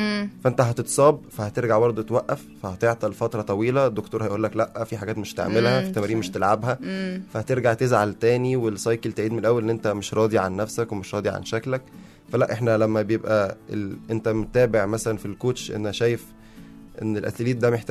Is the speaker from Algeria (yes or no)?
no; Egypt; فبحس دي عادة عندنا في مصر منتشرة شوية.